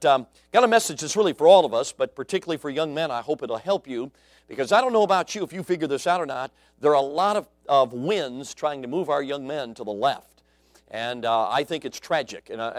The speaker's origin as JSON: {"language": "English", "town": "Chicago", "region": "Illinois", "country": "United States", "tie": "born or raised there", "also_born_or_lived": "Greenville, South Carolina", "accent": "Chicago", "said": "I grew up in Chicago, and a friend of mine, Frank Bailey, who traveled with me in our ministry for 10 years, has said … when you really start preaching, he said that Chicago accent comes out thick, okay?"}